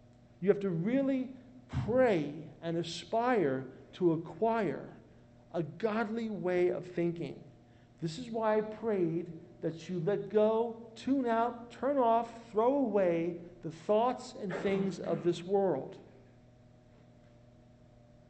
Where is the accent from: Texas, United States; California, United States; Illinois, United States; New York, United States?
New York, United States; we used to say growing up in New York, it's a free country.